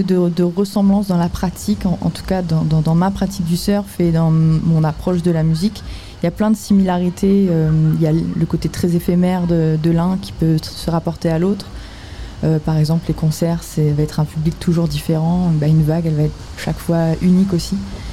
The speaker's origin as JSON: {"language": "French", "region": "Réunion", "country": "France", "tie": "born or raised there", "first_language": "Réunion Creole", "second_language": "French", "said": "l'anglais a très vite été... une deuxième langue, enfin une troisième langue, on va dire. Et le créole, ben plutôt ma langue naturelle aussi, dans laquelle j'ai grandi, ici à La Réunion."}